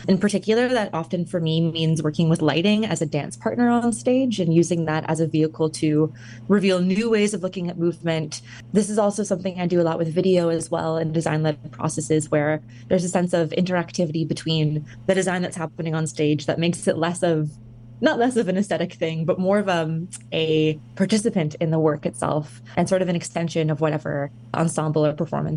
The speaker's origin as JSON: {"language": "English", "town": "Toronto", "region": "Ontario", "country": "Canada", "moved": "as an adult", "lives_now": "Vancouver, Canada", "said": "I'm originally from Toronto, Ontario, and I moved to Vancouver 3 years ago to pursue my MFA."}